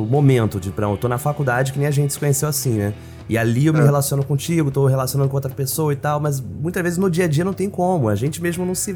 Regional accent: Rio de Janeiro, Brazil; quando eu cresci, né, em Bangu, a gente ficava isolado do resto do Rio de Janeiro e durante a juventude nem saía do bairro praticamente, né? Só ficava ali beirando o Padre Miguel, o Realengo, né?

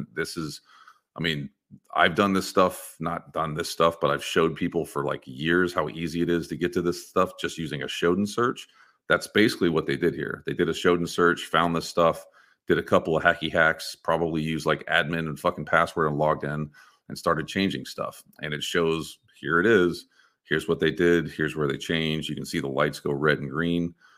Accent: Texas, United States; which I'm from Texas, and that's in the panhandle.

